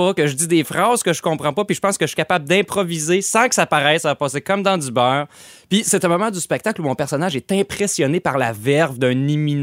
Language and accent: French; Saint-Marcellin, Quebec, Canada; j'expliquais que je venais de Saint-Marcellin.